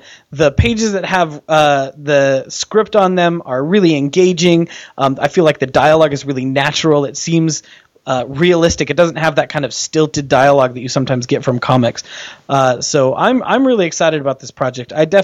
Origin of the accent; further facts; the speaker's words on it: Iowa City, Iowa, United States; For Iowa City, that's where I live. I'm from Iowa City.